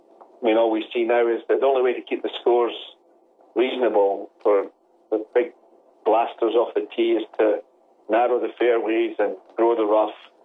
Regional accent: Scotland, United Kingdom; Well, the area I'm from is where Muirfield, where the Open Championship is played. My hometown is about 10 miles from Muirfield and near the village of Gullen, where I'm a member. It's real linksy terrain.

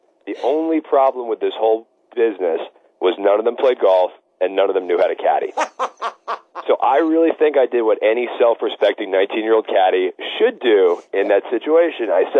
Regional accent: New York, United States; I had 3 American women in our group that day from New York. They found out I was from New York.

